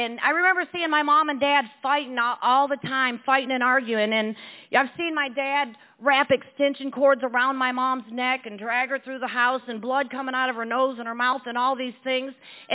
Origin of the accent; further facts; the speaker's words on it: Detroit, Michigan, United States; now in Waynesboro, United States; So I grew up in Detroit, Michigan, and I had lived in Waynesboro for 36 years, but I originally grew up in Detroit, Michigan.